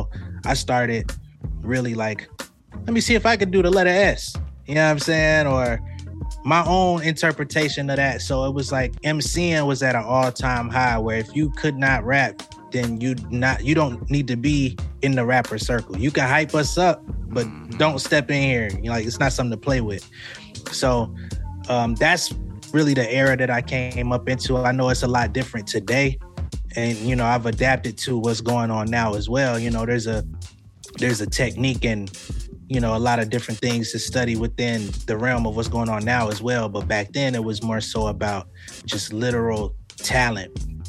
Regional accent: Atlanta, Georgia, United States; also born or lived in Connecticut / California; So I grew up in Atlanta. I was born in Connecticut, moved around quite a bit. So early childhood was spent primarily in California up to about 8 years old, and then moved to Atlanta.

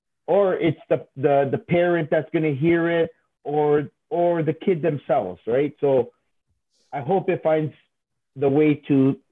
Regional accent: Toronto, Ontario, Canada; I did grow up I was born and raised in Toronto, right?

